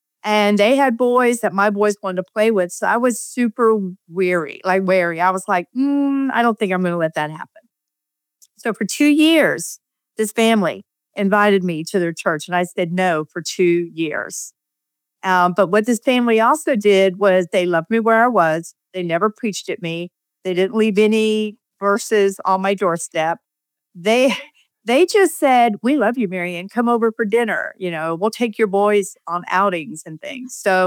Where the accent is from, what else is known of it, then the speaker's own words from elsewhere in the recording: the South, United States; but I grew up in the South and really had only bad to non-experience with church people.